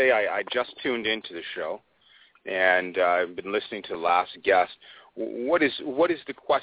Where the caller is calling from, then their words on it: Vancouver, British Columbia, Canada; I'm calling in from Vancouver, Canada.